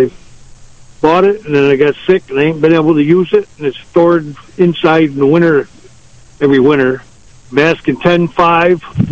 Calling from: Silver Springs, New York, United States; Silver Springs, New York.

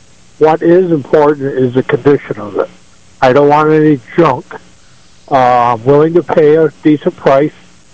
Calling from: Warsaw, New York, United States

